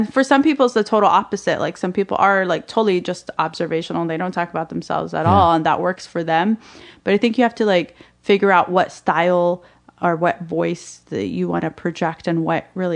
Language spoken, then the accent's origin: English; Alabama, United States; like growing up in Alabama as a Palestinian Muslim, and people would be like, what?